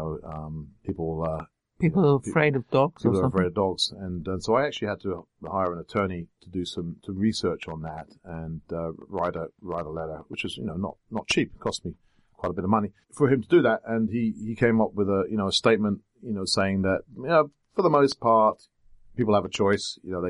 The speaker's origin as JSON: {"language": "English", "region": "England", "country": "United Kingdom", "said": "Well, you know, being an Englishman, dogs are very common over there."}